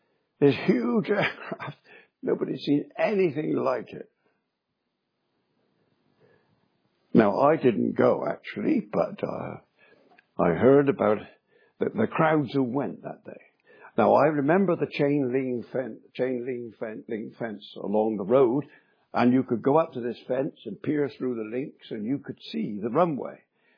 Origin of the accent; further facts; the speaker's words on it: Bristol, South West England, United Kingdom; When I was a boy, I was born in Bristol. And we lived a cycle ride away from a place called Filton.